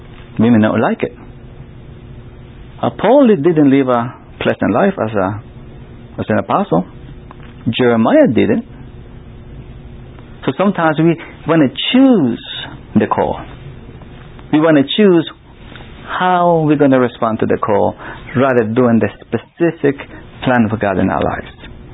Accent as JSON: {"language": "English", "country": "Mexico", "also_born_or_lived": "California", "moved": "yes", "lives_now": "Baltimore, United States", "said": "I'm from Mexico. Moved to California. Came to Baltimore."}